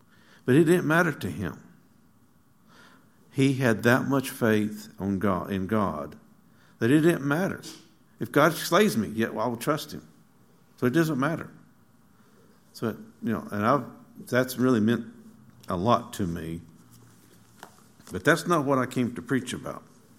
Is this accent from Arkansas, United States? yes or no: yes; Arkansas, United States; from Arkansas, and so I understand that role.